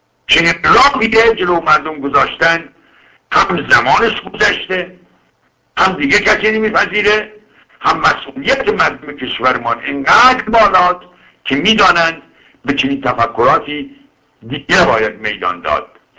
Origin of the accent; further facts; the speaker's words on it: Kermanshah, Iran; نه بنده کرمانشاهی که تصور بکنم فردا بخور نفت شاه مال من